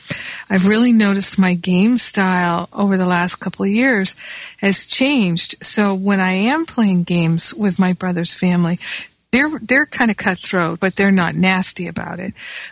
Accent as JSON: {"language": "English", "region": "Rhode Island", "country": "United States", "tie": "born or raised there", "also_born_or_lived": "Michigan", "said": "I grew up in Rhode Island as well as Michigan."}